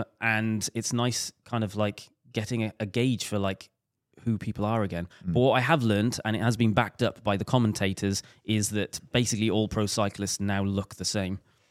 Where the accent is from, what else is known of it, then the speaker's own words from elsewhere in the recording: Wales, United Kingdom; I'm Welsh